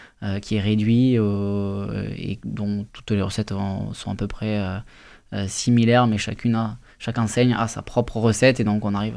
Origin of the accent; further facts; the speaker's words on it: Occitanie, France; mon associé … on est français, il est bourguignon, je suis gersois.